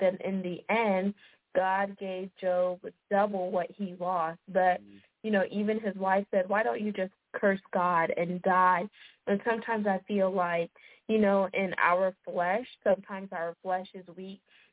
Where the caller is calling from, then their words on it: Texas, United States; I'm calling from Texas.